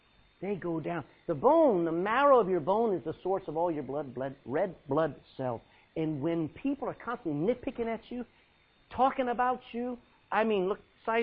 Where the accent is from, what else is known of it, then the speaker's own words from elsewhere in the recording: United States; I mean, I come from America.